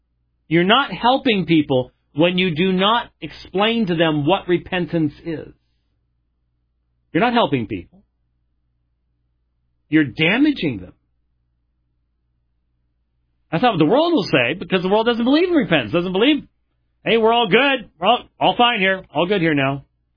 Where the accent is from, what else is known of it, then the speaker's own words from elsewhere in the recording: Scotland, United Kingdom; No, I'm actually Scottish.